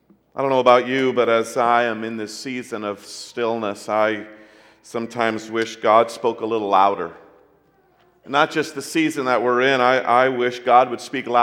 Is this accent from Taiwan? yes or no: yes; Taiwan; moved away; Most of you know by now that I grew up overseas in Taiwan